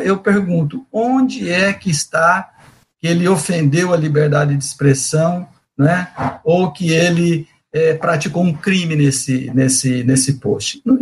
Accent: São Paulo, Brazil; now in Fortaleza, Brazil; Eu sou paulista do interior, apesar de ter estudado na capital, em São Paulo, mas eu moro aqui em Fortaleza há 40 anos, minha vida é aqui.

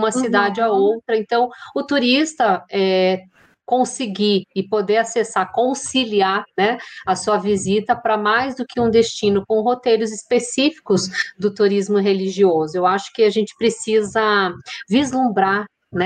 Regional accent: Brazil; minha enquanto brasileira

